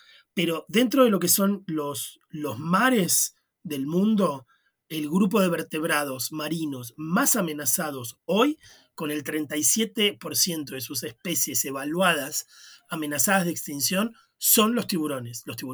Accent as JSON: {"language": "Spanish", "country": "Argentina", "said": "a nosotros no nos gusta, como argentinos, no sabemos comer pescado en realidad."}